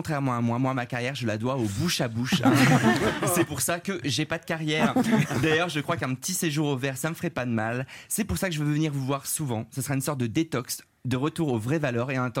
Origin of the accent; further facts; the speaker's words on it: Avion, Hauts-de-France, France; Moi, je viens du Pas-de-Calais, dans un village qui s'appelle Avion, près de Lens.